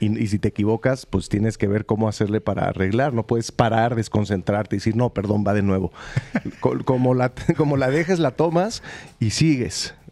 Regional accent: Mexico; a todos los mexicanos que vivimos hoy nos conmueve

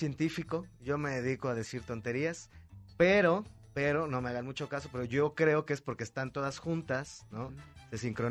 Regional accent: Iztapalapa, Mexico City, Mexico; Fíjate que yo soy de Iztapalapa.

